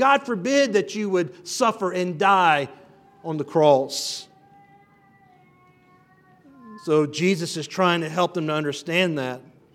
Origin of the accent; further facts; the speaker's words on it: Louisiana, United States; as a young boy growing up in the South, growing up in Louisiana in a Southern Baptist church